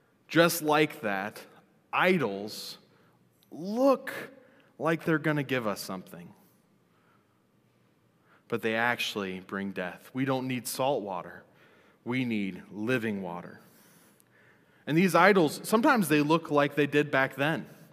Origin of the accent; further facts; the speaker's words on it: Montana, United States; accent: Minnesotan; I grew up in Montana. And now when I go back to Montana, they make fun of me because I have a little bit of a Minnesotan accent.